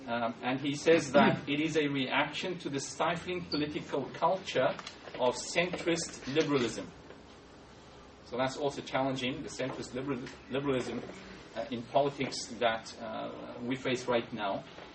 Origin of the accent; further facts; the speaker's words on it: Sydney, New South Wales, Australia; and I come from Sydney, so we were living the protest violence for the last 2 weeks.